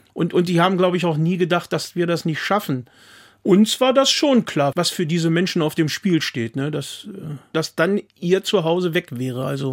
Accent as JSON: {"language": "German", "region": "Lower Saxony", "country": "Germany", "said": "Ja, wir sind aus dem Landkreis Goslar."}